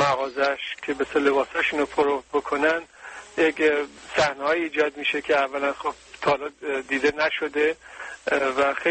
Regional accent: Iran; من خودم ایرانی هستم

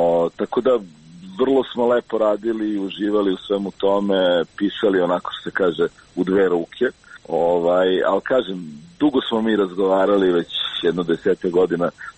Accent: Belgrade, Serbia; ja sam rođen u Beogradu i odrastao u Beogradu.

